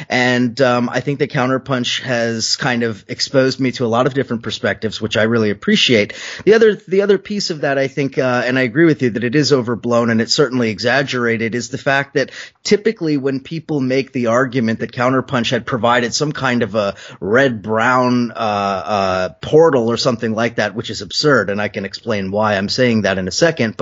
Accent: California, United States; now in New York, United States; as I moved from California, which is where I went to school and where I grew up, to New York, and became active in circles here.

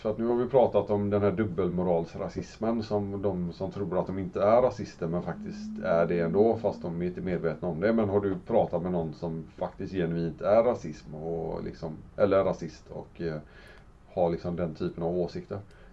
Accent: Angered, Västra Götaland County, Sweden; jag är i och för sig född och uppväxt i Angered och bott där i 24 år

